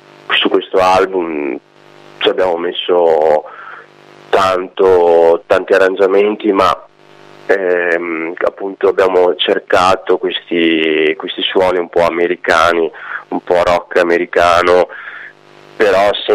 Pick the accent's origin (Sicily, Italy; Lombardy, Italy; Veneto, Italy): Veneto, Italy; Padua; Diciamo che appunto io sono un padovano